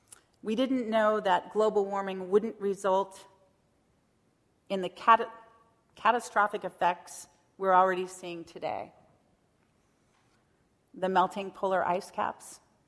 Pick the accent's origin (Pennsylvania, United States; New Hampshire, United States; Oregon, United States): Oregon, United States; We grew up in Rogue Valley in Southern Oregon.